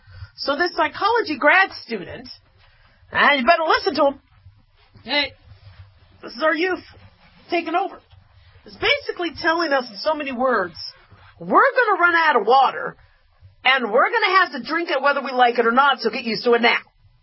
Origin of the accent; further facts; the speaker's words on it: California, United States; Listen, I'm from California. Okay, so I'm still a Valley girl.